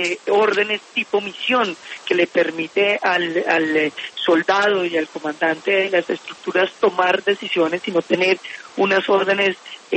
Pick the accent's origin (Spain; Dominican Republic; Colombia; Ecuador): Colombia; como colombianos